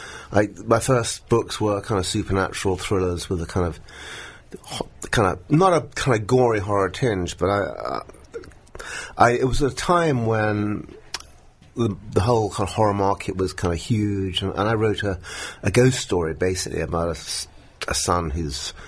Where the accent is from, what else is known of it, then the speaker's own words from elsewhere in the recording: Brighton, South East England, United Kingdom; I read that when I was 14, growing up in Brighton.